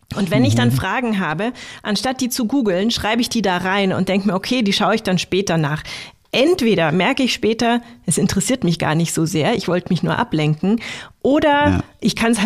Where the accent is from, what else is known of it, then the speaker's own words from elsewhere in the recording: Poing, Bavaria, Germany; Ich nehme es an, weil ich bin aus Poing und das ist auch Poing und nicht Poing.